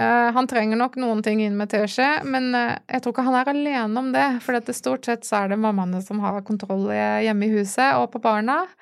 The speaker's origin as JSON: {"language": "Norwegian", "town": "Stavanger", "region": "Rogaland", "country": "Norway", "tie": "born there", "also_born_or_lived": "Tromsø / Bergen / Rjukan / Horten", "said": "Vi flyttet en del, for pappa var militær. Så jeg er født I Stavanger. Og så har vi bodd I Tromsø og I Bergen, og så på Rjukan, og så til Horten før vi på en måte ble bosatt der da."}